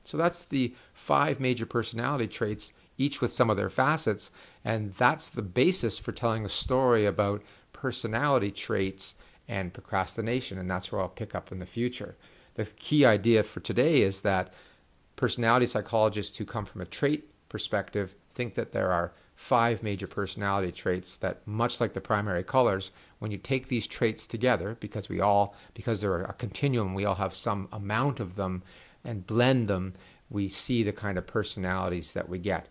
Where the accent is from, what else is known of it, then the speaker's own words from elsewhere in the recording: Canada; Being a Canadian